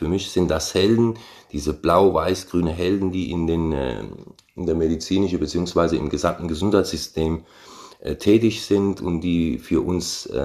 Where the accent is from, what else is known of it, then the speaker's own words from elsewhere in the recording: Italy; wo ich in meinem Heimatland Italien die Ereignisse sah mit Bergamo in der Lombardei.